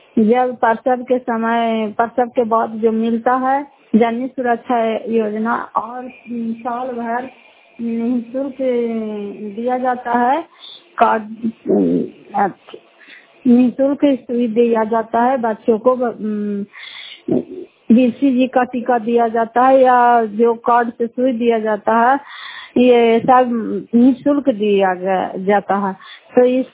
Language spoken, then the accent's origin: Hindi; Fatehpur, Bihar, India; घर फतेहपुर पंचायत मकरौता जिला नालंदा करापचरा ब्लॉक की निवासी हूँ